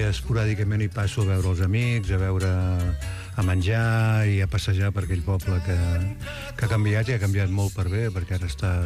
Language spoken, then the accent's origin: Catalan; Barcelona, Catalonia, Spain; jo sóc de Barcelona, el que passa que tota la meva família era de Torà, el meu pare era de Torà, els meus tiets eren de Torà